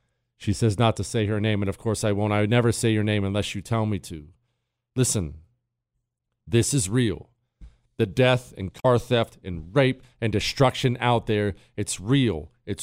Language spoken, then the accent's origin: English; South Africa; I grew up in South Africa.